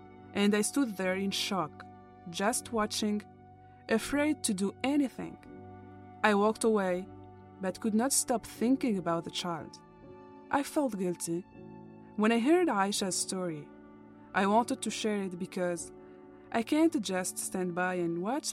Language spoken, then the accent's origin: English; Tunisia; English is a second language; moved away as an adult; now in United States; I'm from Tunisia, but studying journalism in the US.